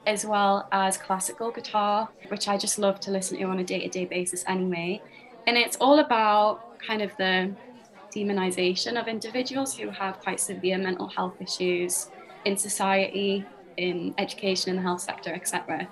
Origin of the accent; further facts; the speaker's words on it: South Shields, North East England, United Kingdom; moved away as an adult; now in Edinburgh, United Kingdom; So I'm from South Shields originally, so still very much a sand dancer. But I moved up to Edinburgh in 2018 for university, and I'm in my last year now and planning on staying here for a little while.